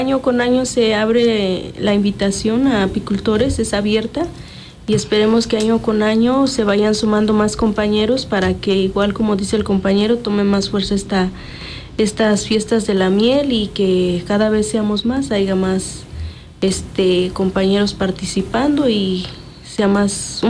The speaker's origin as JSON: {"language": "Spanish", "town": "San Juan Tlacotenco", "region": "Morelos", "country": "Mexico", "said": "Nosotros dos venimos de la comunidad de San Juan Tlacotenco."}